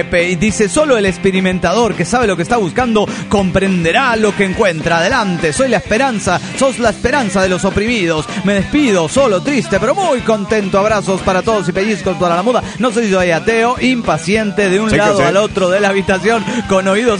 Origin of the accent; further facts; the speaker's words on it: Tuxtla Gutiérrez, Chiapas, Mexico; de Tuxtla Gutiérrez, Chiapas, México.